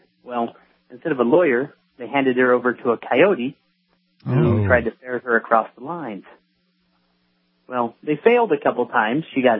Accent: United States; So I'm an American, but I'm married to an illegal immigrant.

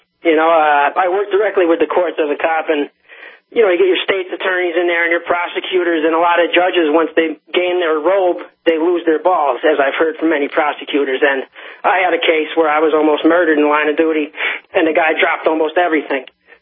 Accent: Connecticut, United States; I'm from Connecticut.

